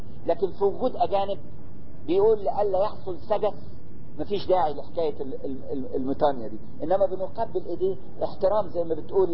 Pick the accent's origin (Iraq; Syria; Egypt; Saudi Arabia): Egypt; عندنا في مصر